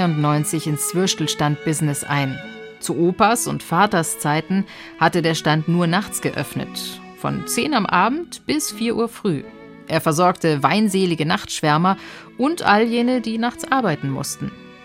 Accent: Bavaria, Germany; ich bin im Norden Bayerns aufgewachsen. Seit ich denken kann, esse ich Nürnberger Rostbratwürst.

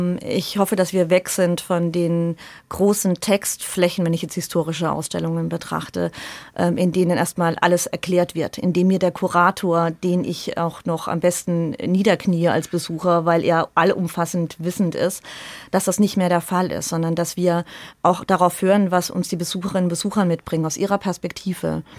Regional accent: Lohr am Main, Bavaria, Germany; Ich bin ja in Lohr am Main zur Schule gegangen, aufs Gymnasium.

